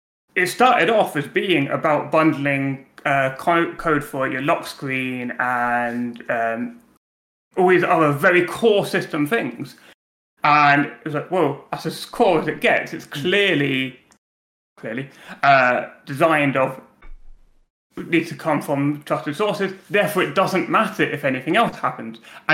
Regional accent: England, United Kingdom; Fortunately, I don't have an accent. That's how being English works.

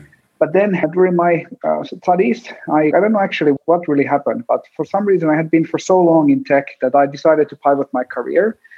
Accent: Finland; I had one of the most active BBSs in my home country in Finland.

